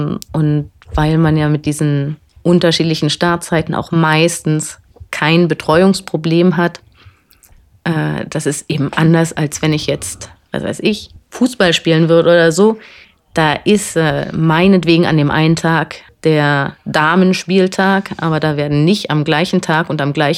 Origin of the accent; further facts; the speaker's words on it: Berlin, Germany; Ich bin aus Berlin in der Berliner Turnerschaft